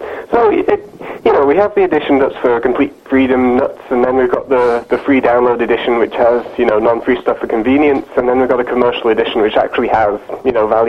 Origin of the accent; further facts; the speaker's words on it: England, United Kingdom; now in Vancouver, Canada; I live in Vancouver, although I'm English.